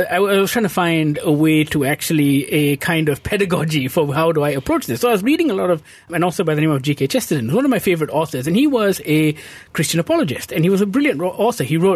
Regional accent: Malaysia; Who am I as an Indian in Malaysia? La, la, la, all that stuff. No. I'm thinking about who we are as Malaysians

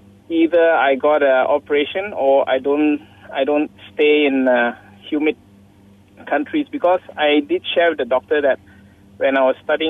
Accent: Taiping, Perak, Malaysia; To start it off, I'm from Taiping, so it's very humid there

